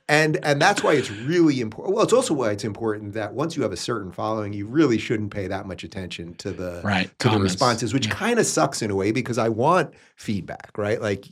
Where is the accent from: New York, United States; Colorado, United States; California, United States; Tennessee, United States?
New York, United States; Long Island; also born or lived in Brooklyn; So I'm from Brooklyn originally. I grew up in Long Island. Lived in New York City most of my life.